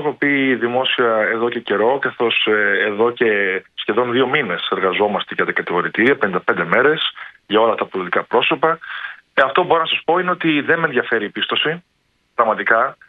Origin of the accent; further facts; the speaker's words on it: Greece; εκεί που ζούσα ως Έλληνας του εξωτερικού.